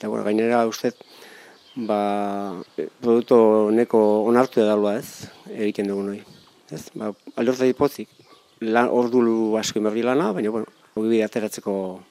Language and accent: Basque; Altzo, Basque Country, Spain; Altzoko semea, naiz Altzon bizi